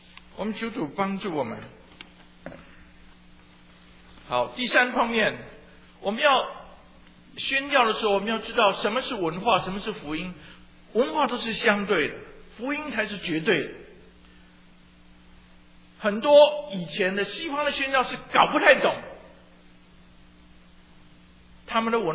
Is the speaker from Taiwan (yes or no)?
yes; Taiwan; 还有我从台湾来的，你看背景都不一样。